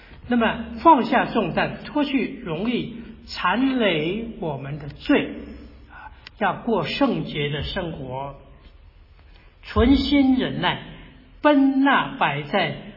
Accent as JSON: {"language": "Chinese", "country": "Taiwan", "said": "因为我从台湾过来嘛，我很注意台湾的新闻了。"}